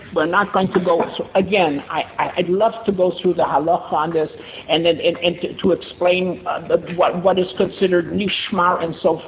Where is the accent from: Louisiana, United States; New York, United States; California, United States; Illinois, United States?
Illinois, United States; Chicago; I was very proud that in my hometown, the CRC, the Chicago Rabbinical Council